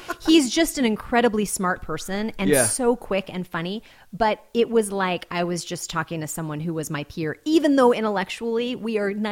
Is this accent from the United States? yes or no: yes; Riverside, California, United States; Riverside, California.